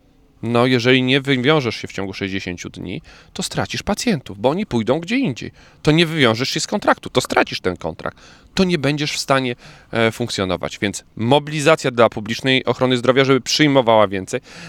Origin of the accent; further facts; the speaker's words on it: Lesser Poland, Poland; w moich rodzinnych stronach w Małopolsce, w moim okręgu wyborczym są gminy, w których nie ma lekarza rodzinnego